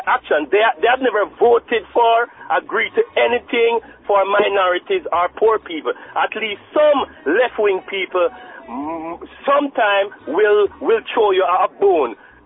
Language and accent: English; Jamaica; I am a Jamaican, and I heard you say that you are from an Indian background.